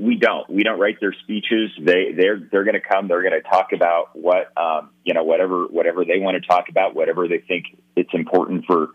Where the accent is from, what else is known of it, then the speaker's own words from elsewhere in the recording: Elko, Nevada, United States; I mean, growing up in Elko, one of my favorite things to eat always was chorizo at the Star Hotel